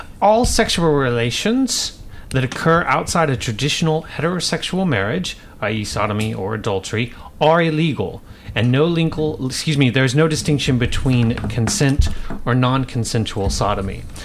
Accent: United States; I'm an American.

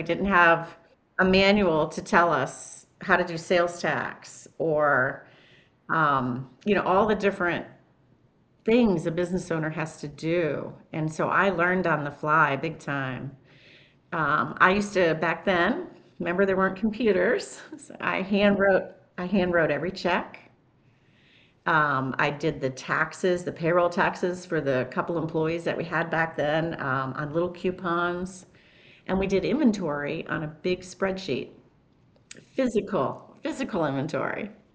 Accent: Winter Park, Florida, United States; John and I grew up in Winter Park, which is just a little past Orlando, but it's just a smaller community.

